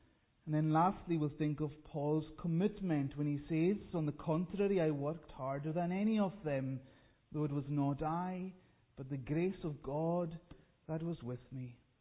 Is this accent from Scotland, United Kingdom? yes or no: yes; Isle of Lewis, Scotland, United Kingdom; I come from the Isle of Lewis in the Western Isles